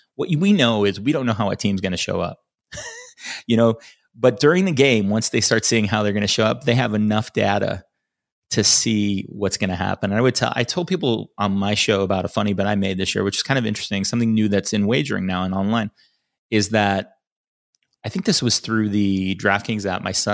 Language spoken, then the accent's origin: English; Chicago, Illinois, United States; I grew up in Chicago.